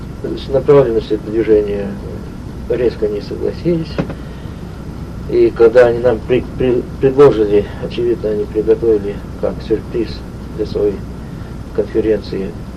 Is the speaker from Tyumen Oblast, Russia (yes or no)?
yes; Ishim, Tyumen Oblast, Russia; я служил в родном городе, в той церкви, где я крестился.